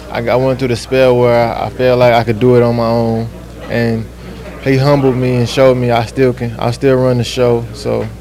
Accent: Tulsa, Oklahoma, United States; I'm from Tulsa, Oklahoma.

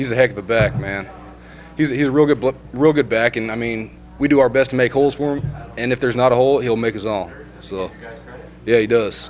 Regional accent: Bakersfield, California, United States; Yeah, I came from the Valley, I mean, Bakersfield, and it's pretty much Bakersfield and the outskirts.

